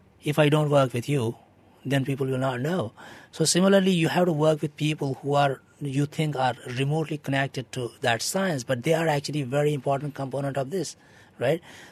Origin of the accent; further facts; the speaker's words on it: Jammu and Kashmir, India; I'm from Kashmir, which is, you know, the valley of Kashmir is surrounded by mountains.